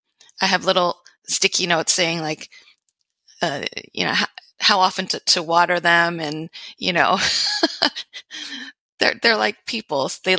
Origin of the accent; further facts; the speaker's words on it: New York, United States; But I grew up in the U.S. In the New York area.